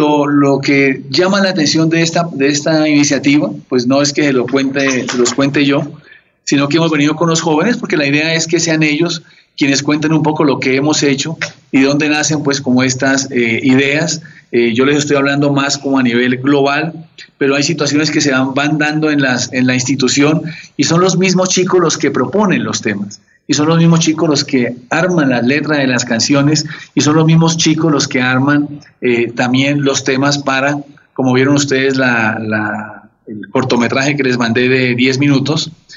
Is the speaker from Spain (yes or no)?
no; Pasto, Nariño, Colombia; now in Cali, Colombia; soy pastuso nacionalizado caleño